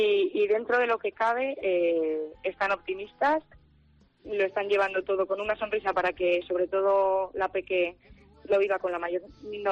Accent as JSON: {"language": "Spanish", "town": "Fuenmayor", "region": "La Rioja", "country": "Spain", "tie": "born or raised there", "said": "Mira, yo siempre llevo a mi pueblo por bandera. Siempre digo que Fuenmayor es un pueblo increíble."}